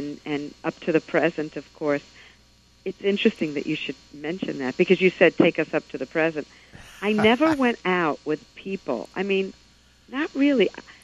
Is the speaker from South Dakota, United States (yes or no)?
no; Brooklyn, New York, United States; I'm from Brooklyn.